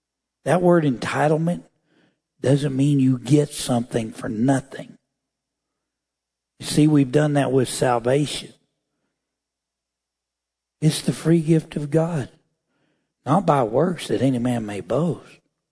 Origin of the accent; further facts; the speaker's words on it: United States; I'm not racist. I'm an American. And I have a birthright.